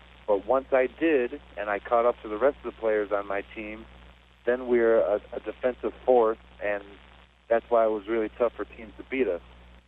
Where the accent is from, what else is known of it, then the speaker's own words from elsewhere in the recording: Buffalo, New York, United States; You know, I'm from Buffalo, New York, so I know what a good Buffalo chicken wing is.